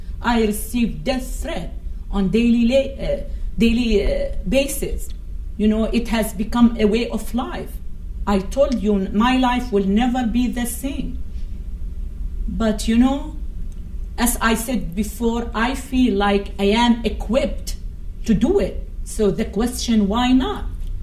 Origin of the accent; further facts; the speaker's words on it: Syria; Growing up in Syria, I had never heard of radical Islam, Wahhabi Islam, militant Islam, political Islam. I heard only of one Islam, the normal Islam.